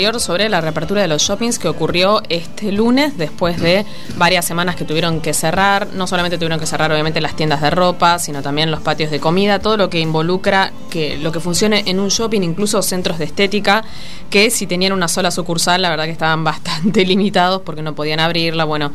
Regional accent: Buenos Aires, Argentina; nos dicen a nosotros que somos de Olavarría y San Pedro respectivamente, que venimos del lugar de las vacas, de las aves de corral

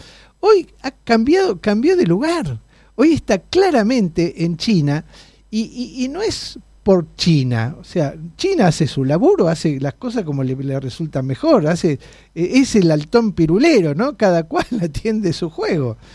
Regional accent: Argentina; A nosotros como ciudadanos argentinos no nos importa quién gane una elección u otra

